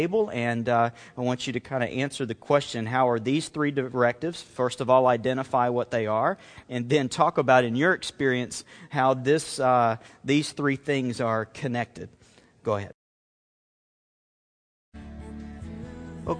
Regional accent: Alabama, United States; born there; I started with, like, I was born in Alabama and just took him all the way up to standing before this guy right now.

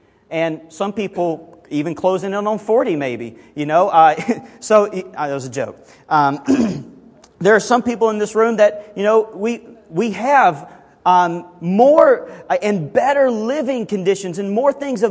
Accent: Alabama, United States; Now, growing up in Alabama, I'm not sure if beating kids was legal or not, but we certainly did it there.

